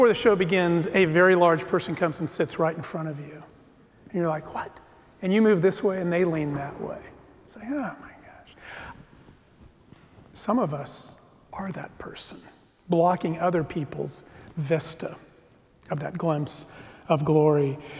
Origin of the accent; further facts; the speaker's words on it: El Paso, Texas, United States; I grew up in El Paso in the desert